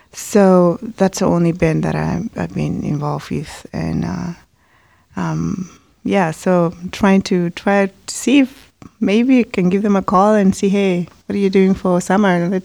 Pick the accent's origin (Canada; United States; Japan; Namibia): Namibia; Well, I'm from Namibia. I get this question all the time, where Namibia is, but it's on the Southwest Africa